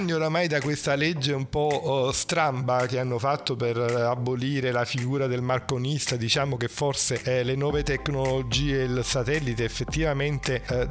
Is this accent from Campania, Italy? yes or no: yes; Naples, Campania, Italy; io sono napoletano